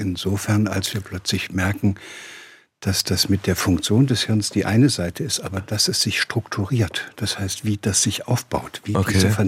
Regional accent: Göttingen, Lower Saxony, Germany; ob man dann in Stuttgart groß wird oder in Göttingen, wo ich herkomme

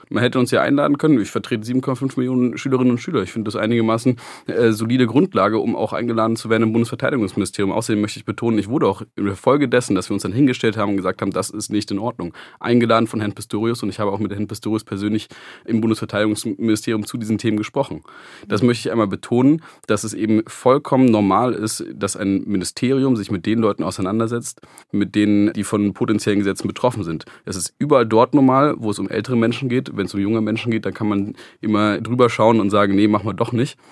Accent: Baden-Württemberg, Germany; Also ich komme aus Baden-Württemberg. Der Bund ist mittlerweile der einzige Ort, an dem ich als 16-Jähriger nicht wählen dürfte.

